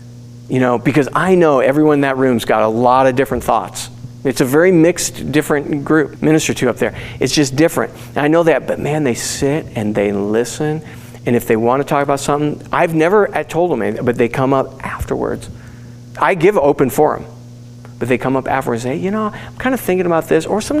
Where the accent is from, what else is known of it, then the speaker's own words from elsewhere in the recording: United States; You know, I'm from the United States. What can I say?